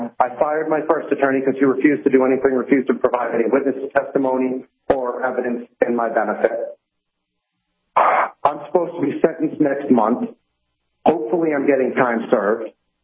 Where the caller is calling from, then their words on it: New Hampshire, United States; So throughout the time they have passed here in Merrimack County